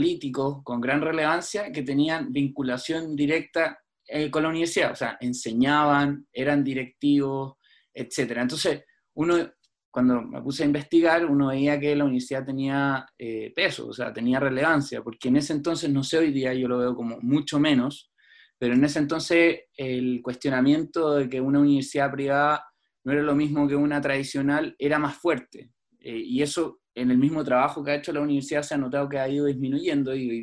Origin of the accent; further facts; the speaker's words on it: Talagante, Santiago Metropolitan Region, Chile; todo para mí era bastante novedoso porque yo soy de Talagante